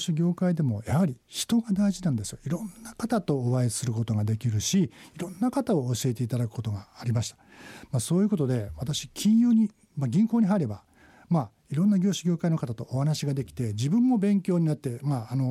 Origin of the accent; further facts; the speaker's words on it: Mie, Japan; 私も三重県人ですし、三重県大好きです。